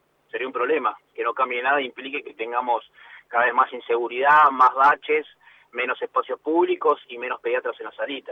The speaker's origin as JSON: {"language": "Spanish", "town": "Lanús", "region": "Buenos Aires Province", "country": "Argentina", "said": "yo soy de Lanús, soy muy fanático, tengo un gran sentimiento"}